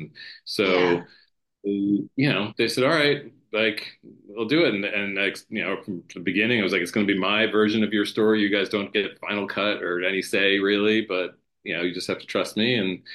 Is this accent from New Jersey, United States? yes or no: yes; New Jersey, United States; I grew up in New Jersey, and I was like a punk rock, you know, like a sort of hardcore kid in New Jersey.